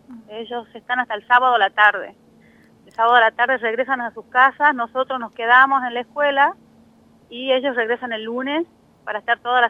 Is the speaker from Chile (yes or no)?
yes; Concepción, Biobío, Chile; yo soy del sur, yo soy de Concepción, para el otro lado.